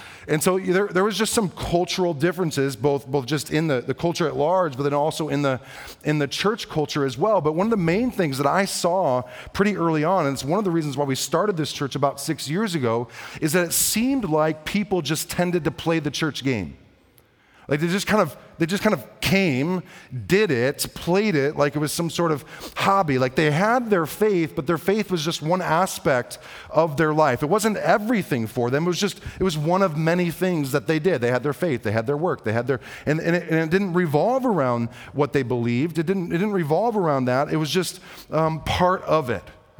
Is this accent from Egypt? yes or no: no; Detroit, Michigan, United States; now in Fort Worth, United States; It was just I was from Detroit and moved down here to Fort Worth, and I love Fort Worth